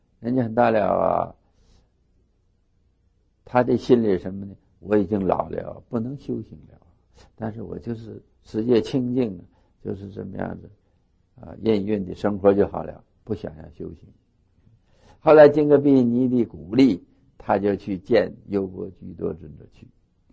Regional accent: Northeast China, China; 我们东北人说的话叫老坛儿

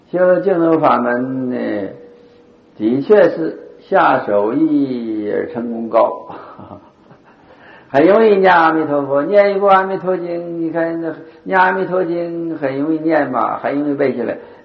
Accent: China; 就是契合我们中国人的胃口

